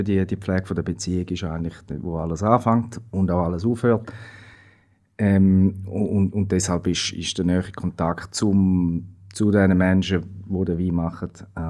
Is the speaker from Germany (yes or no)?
no; Switzerland; bei uns in der Schweiz